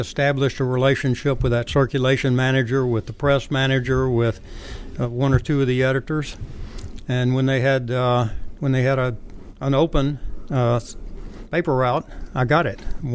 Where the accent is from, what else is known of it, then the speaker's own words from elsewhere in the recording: Jackson, Tennessee, United States; Jackson, Tennessee.